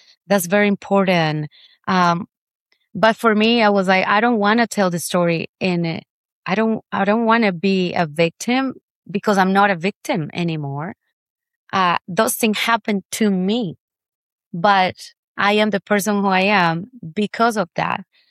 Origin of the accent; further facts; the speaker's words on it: Colombia; My childhood and my all the time that I grew up in Colombia was very, very difficult. I come from a very hostile place in Colombia